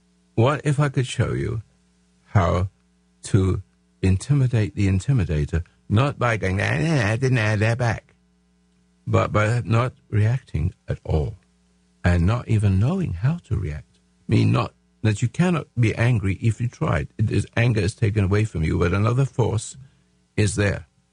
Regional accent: England, United Kingdom; now in United States; I'm an American. See? I am an Englishman, but I'm a dual citizen, but I love both countries, but this one was the best. So I became American.

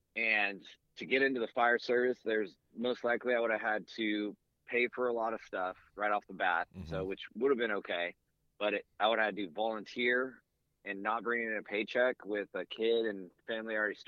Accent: San Luis Obispo, California, United States; Yeah, I was born and raised in San Luis Obispo, California.

